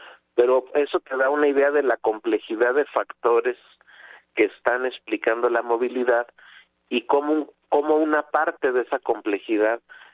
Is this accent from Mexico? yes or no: yes; Mexico; el 40% de ese gran flujo migrante somos mexicanos